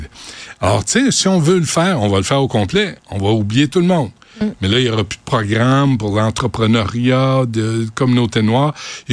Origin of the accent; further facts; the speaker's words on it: Quebec, Canada; pourquoi on est Québécois.